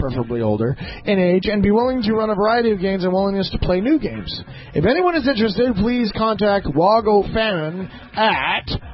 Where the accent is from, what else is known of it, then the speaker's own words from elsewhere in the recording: Saskatchewan, Canada; Anyways, I'm from Saskatchewan, and I'm completely blind.